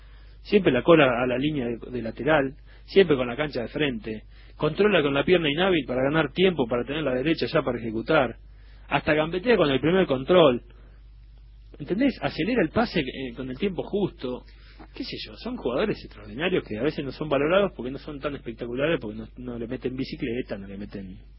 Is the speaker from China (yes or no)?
no; Belgrano, Argentina; born there; Coco está en Belgrano, mi pueblo, claro, de nacimiento.